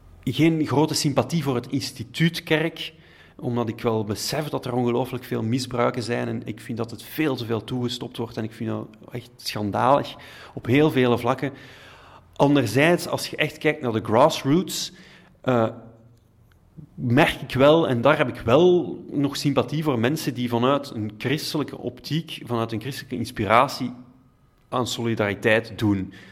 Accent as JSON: {"language": "Dutch", "town": "Herent", "region": "Flemish Brabant", "country": "Belgium", "tie": "born or raised there", "said": "Ik ben opgegroeid in Herent."}